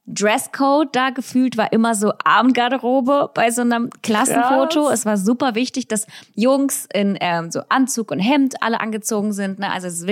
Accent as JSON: {"language": "German", "country": "Russia", "tie": "born or raised there", "second_language": "German", "lives_now": "Germany", "said": "verstanden, dass Kleidung oder wie man sich kleidet in Russland eigentlich wichtig ist. Also zumindest da, wo ich aufgewachsen bin"}